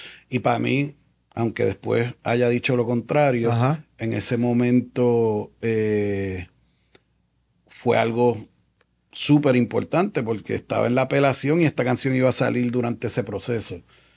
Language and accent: Spanish; United States; Que yo me identificaba más con el hip hop porque me crié en Estados Unidos.